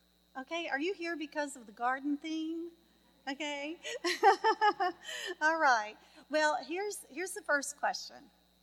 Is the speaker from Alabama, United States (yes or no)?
yes; Alabama, United States; I grew up in Alabama, and I learned gardening from both my parents and my grandparents. And I now live in this virtual paradise, garden of paradise, called Fairhope.